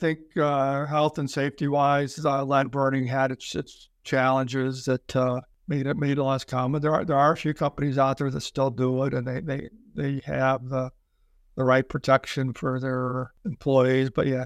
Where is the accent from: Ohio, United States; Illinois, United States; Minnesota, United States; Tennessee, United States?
Ohio, United States; No, I grew up here in Northeast Ohio, but went to UC.